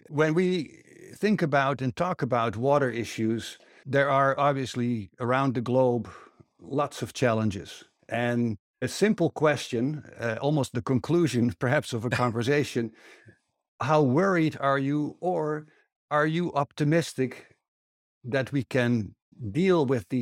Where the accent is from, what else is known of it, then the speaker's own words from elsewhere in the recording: Netherlands; now in Arizona, United States; I'm your host. I'm originally from the Netherlands, happily residing in the beautiful Grand Canyon state of Arizona in the United States.